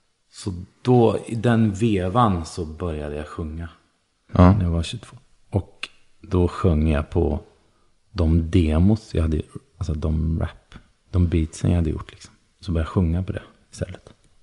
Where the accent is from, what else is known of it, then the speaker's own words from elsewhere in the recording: Sweden; Så jag växte upp i Sverige. Jag är vit.